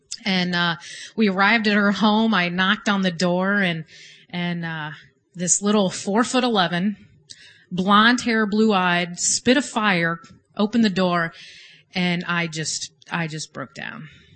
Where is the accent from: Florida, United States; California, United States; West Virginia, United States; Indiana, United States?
Indiana, United States; Woodburn; I am from Woodburn, Indiana, a small town outside of Fort Wayne.